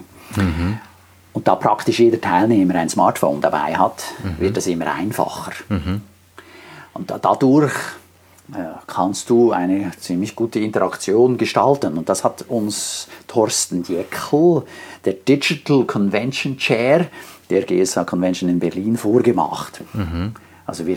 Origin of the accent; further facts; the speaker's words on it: Switzerland; als Schweizer ist ja fast alles international